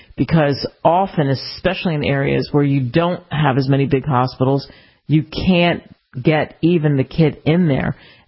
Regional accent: Pennsylvania, United States; I grew up outside of Philadelphia

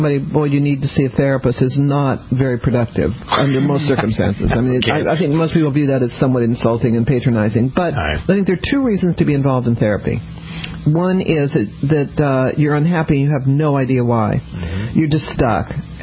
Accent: Denver, Colorado, United States; also born or lived in New Orleans, United States; You know, I grew up in Denver.

